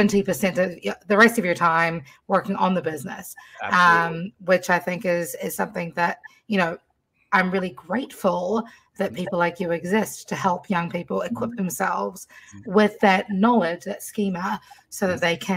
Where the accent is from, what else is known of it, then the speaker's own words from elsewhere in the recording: New Zealand; I grew up in New Zealand, and I'm a very multicultural human being, being Fijian, American, Persian, Kiwi, and, you know, obviously American, you know, Norwegian as well